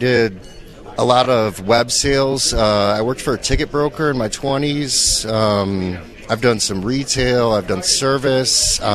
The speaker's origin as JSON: {"language": "English", "town": "Chicago", "region": "Illinois", "country": "United States", "said": "I'm from the Chicago area."}